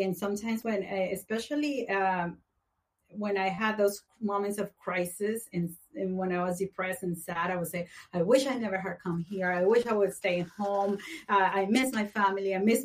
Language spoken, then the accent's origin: English; Colombia; I'm thinking Colombia because that's my home country.